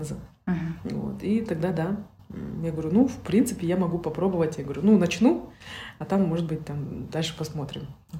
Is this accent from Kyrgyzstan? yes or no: yes; Issyk-Kul Region, Kyrgyzstan; also born or lived in Almaty; Я вообще родом с Кыргызстана, Иссык-Куль. Там есть село, казахское село, откуда мы и родом.